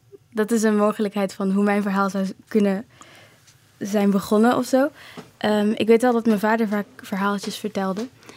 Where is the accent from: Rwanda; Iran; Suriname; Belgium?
Rwanda; now in Netherlands; Ik zeg dat ik oorspronkelijk uit Rwanda kom